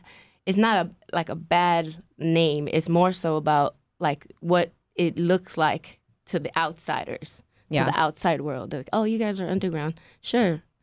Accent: Mexico; I was raised in the Mexico part of my life. I've always been really connected to nature and trees. I grew up around a lot of that.

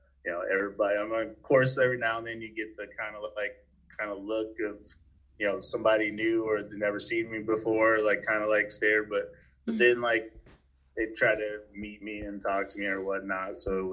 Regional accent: Juneau, Alaska, United States; So I was born and raised here in Juneau, Alaska.

